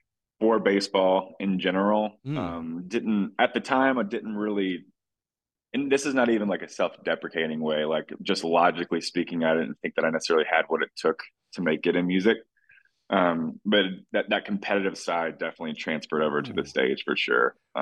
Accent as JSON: {"language": "English", "town": "Cookeville", "region": "Tennessee", "country": "United States", "tie": "born or raised there", "said": "So I grew up in Cookeville, Tennessee. Shout out to the 931 out there. Okay. It's like middle Tennessee. It's like an hour east of Nashville."}